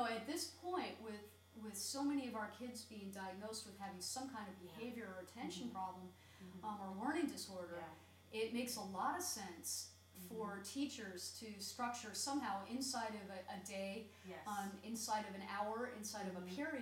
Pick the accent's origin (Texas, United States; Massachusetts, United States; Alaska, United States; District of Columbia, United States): District of Columbia, United States; Washington; I grew up in Washington, D.C.